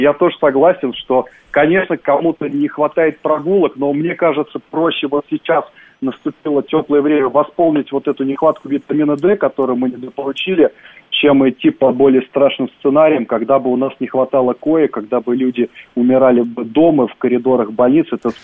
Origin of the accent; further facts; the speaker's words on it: Moscow, Russia; как житель, как москвич